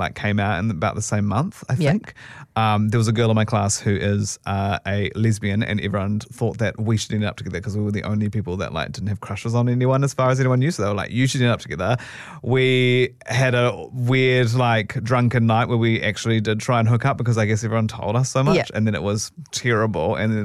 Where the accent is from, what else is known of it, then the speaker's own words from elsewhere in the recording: Christchurch, Canterbury, New Zealand; Basically, I grew up in Christchurch.